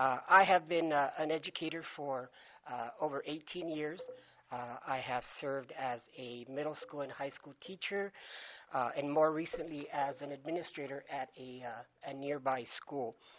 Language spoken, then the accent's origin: English; La Puente, California, United States; now in West Covina, United States; I grew up in La Puente, and as a kid in La Puente, you know, it was like, ooh, West Covina, one day I can get there.